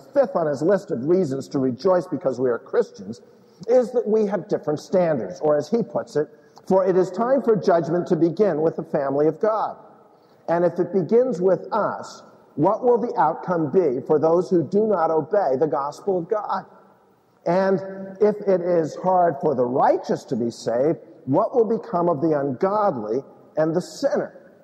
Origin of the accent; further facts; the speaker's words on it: United States; And I chose to be proud of the fact that I'm an American. I'm glad that I'm from the United States.